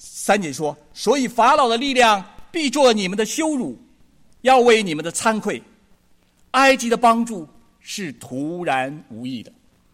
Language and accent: Chinese; Northeast China, China; 我是东北长大的哈，我们这里也有东北老乡哈